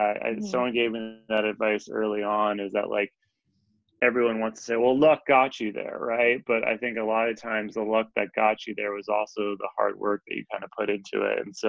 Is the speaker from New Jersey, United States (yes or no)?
yes; New Jersey, United States; I grew up in New Jersey, and so my parents would come to see us every Wednesday there.